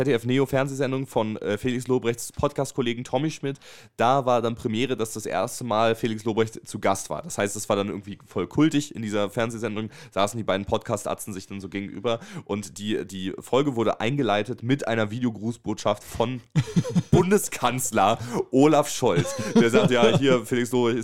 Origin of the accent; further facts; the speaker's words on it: Wolfsburg, Lower Saxony, Germany; born there; gebürtig bin ich aus Wolfsburg, aber ich komme jetzt gerade aus Frankfurt, ne?